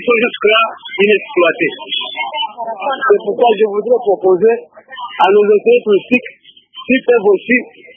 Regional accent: Kabé, Kasaï-Oriental, DR Congo; Moi, par exemple, je suis originaire du territoire de Kabé, comme on a plus précisément au Kassai oriental

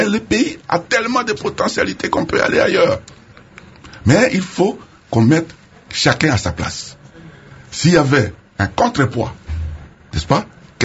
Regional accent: Tshopo, DR Congo; à Kisangani, Wanyalukula chez moi, à la Tchopo, à Isangui et partout.

